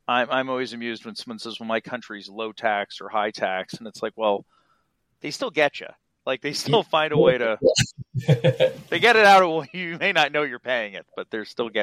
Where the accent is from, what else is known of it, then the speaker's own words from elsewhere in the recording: United States; and that for me as an American, at least